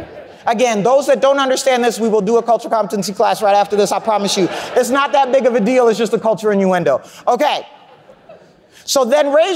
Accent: Kenya; now in United States; So I belong in this room as much as I belong in Kenya.

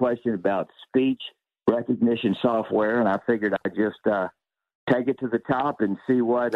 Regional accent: the South, United States; accent: Southern; a piece of software that'll understand the way I speak with my Southern accent.

